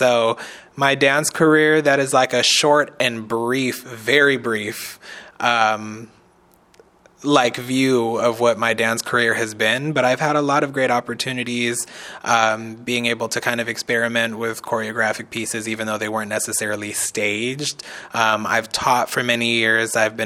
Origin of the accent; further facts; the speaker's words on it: California, United States; I grew up here in the Bay Area in California, basically kind of spent my whole entire life here.